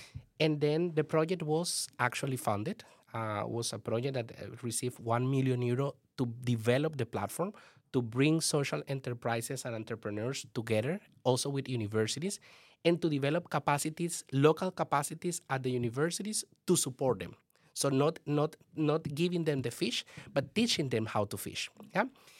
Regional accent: Colombia; So because of my background, I'm from Colombia, and maybe because I also speak Spanish

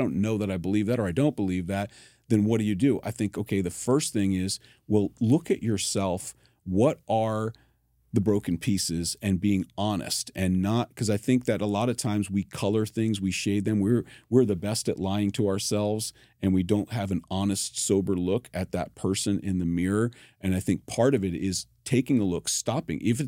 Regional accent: Connecticut, United States; I felt called back to my home state of Connecticut to start a church

